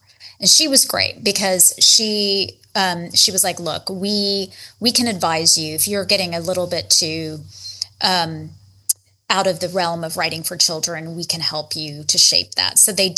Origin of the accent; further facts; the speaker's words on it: Texas, United States; Well, I'm the Texan.